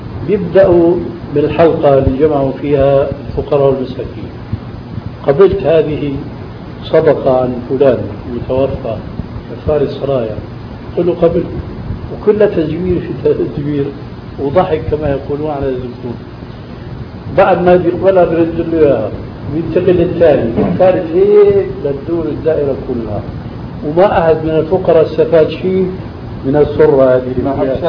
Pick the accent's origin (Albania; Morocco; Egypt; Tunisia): Albania; now in Syria; هنا الحقيقة ما سمعت عندنا في سوريا خاصة في بلادنا الأصيلة ألبانيا مثلا